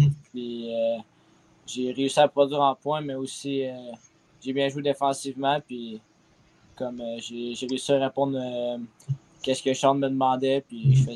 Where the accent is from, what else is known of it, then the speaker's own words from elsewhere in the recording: Amos, Quebec, Canada; Je joue cette année pour les Forestiers d'Amos. Je viens d'Amos. J'ai fait mon hockey mineur ici.